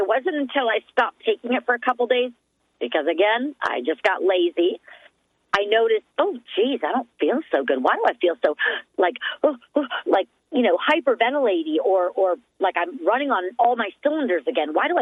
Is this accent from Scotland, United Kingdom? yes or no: yes; Scotland, United Kingdom; For me, I'm a gal who's wired hard. I'm Scottish. I'm very fiery.